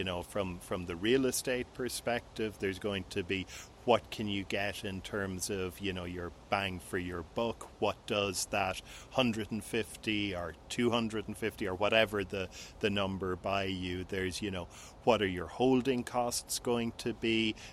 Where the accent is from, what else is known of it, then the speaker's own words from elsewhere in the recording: Cork, Munster, Ireland; now in Portugal; I'm on my summer vacations in my hometown of Cork, Ireland. I live the spring and the fall on the beach just north of Lisbon in Portugal. And winters, I head to Cabo San Lucas.